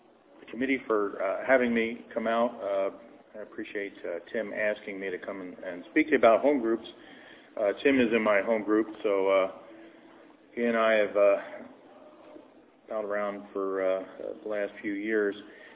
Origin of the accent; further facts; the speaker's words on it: Philadelphia, Pennsylvania, United States; In my hometown, Philadelphia